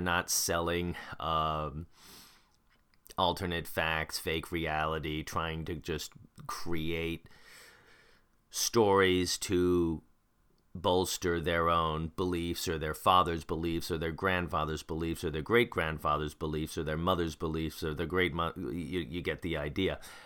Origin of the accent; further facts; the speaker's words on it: Virginia, United States; I can tell you that I'm from the South because I grew up in Virginia. I grew up in Northern Virginia.